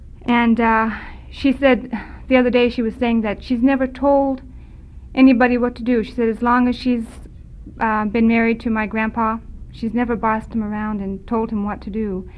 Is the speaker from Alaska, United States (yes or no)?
yes; Delta, Alaska, United States; I was raised in Delta. There were no other Natives in the community.